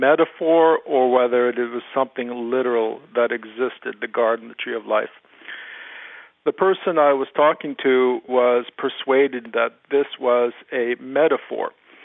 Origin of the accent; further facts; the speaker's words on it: Surrey, British Columbia, Canada; I'm another Canadian.